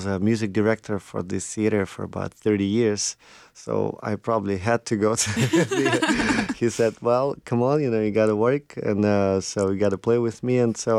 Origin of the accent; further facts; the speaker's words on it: Moscow, Russia; English is a second language; now in Charlotte, United States; I'm originally from Russia, from Moscow, and I live in Charlotte for about 12 years.